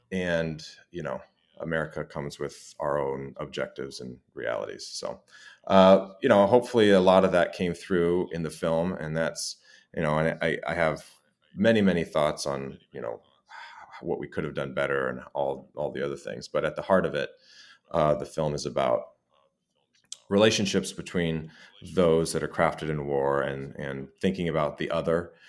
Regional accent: Los Angeles, California, United States; I am from Los Angeles, and I'm an American, and I speak one language. I barely speak Spanish very well.

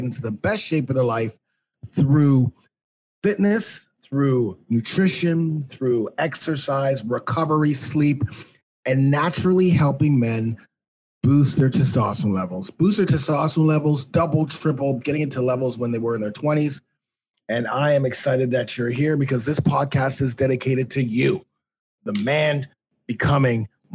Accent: Canada; And although my business is a U.S. business, I'm Canadian.

